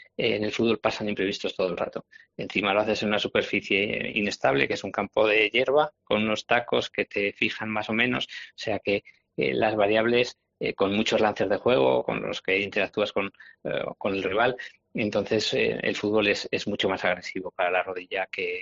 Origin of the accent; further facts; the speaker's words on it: Huesca, Aragon, Spain; Llevamos siempre Huesca por bandera y yo creo que es difícil que la gente que nos conoce de cerca no sepa que somos de Huesca